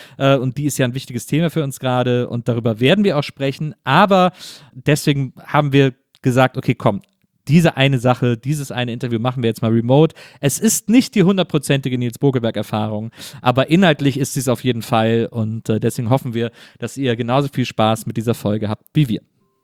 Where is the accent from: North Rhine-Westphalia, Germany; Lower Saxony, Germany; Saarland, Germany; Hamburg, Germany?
North Rhine-Westphalia, Germany; Cologne; wir Kölner nennen die Stadt ja auch California.